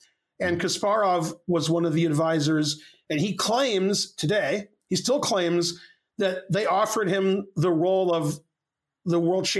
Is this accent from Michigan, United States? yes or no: yes; Detroit, Michigan, United States; So we're just like the first chess family of Michigan, they called us, because I was brought up in Detroit.